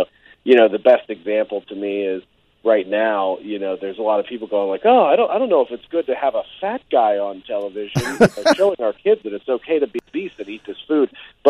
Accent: Philadelphia, Pennsylvania, United States; my hometown in Philadelphia

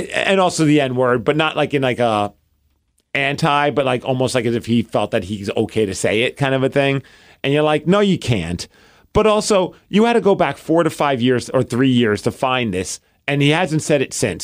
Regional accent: New York, United States; I grew up in New York and you grew up on the East Coast.

